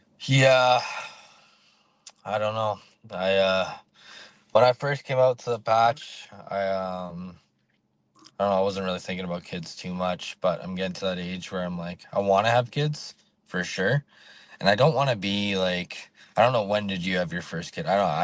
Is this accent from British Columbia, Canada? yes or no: yes; Vancouver, British Columbia, Canada; I grew up in Vancouver, BC, and it's an expensive city, right?